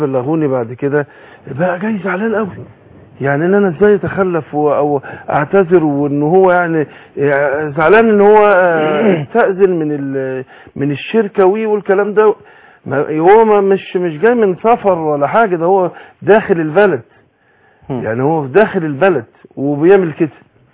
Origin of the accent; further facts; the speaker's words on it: Suez, Suez Governorate, Egypt; also born or lived in Mansoura; لكن انا كنت في المنصورة، انا اصلا من السويس، لكن احنا هاجرنا بعد الحرب 67،